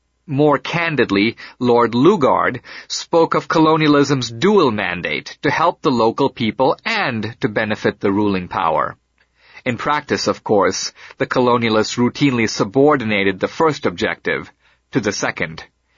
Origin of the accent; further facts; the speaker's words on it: India; While I was a young boy growing up in India